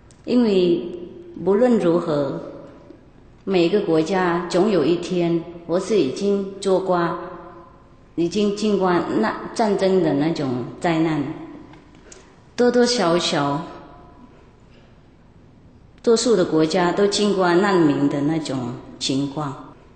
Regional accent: Vietnam; Chinese is a second language

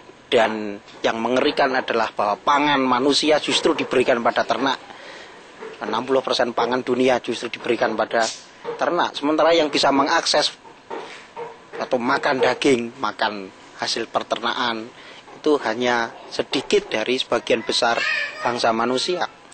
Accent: Java, Indonesia; saya misalkan budaya Jawa yang saya sendiri orang Jawa.

